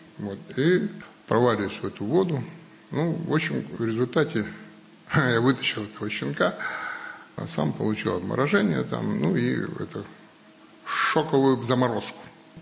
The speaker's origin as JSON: {"language": "Russian", "region": "Chukotka Autonomous Okrug", "country": "Russia", "tie": "born or raised there", "said": "Ну, родился на Чукотке. Родился, жизнь на Чукотке. То есть у нас одна школа на 4 поселка. Это 9 месяцев в интернате."}